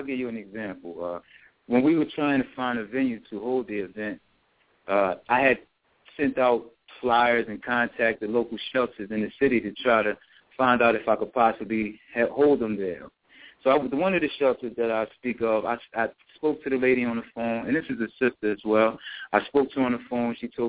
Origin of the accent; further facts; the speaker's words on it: Chester, United States; And I'm from Chester, where we held the event at. I'm from that city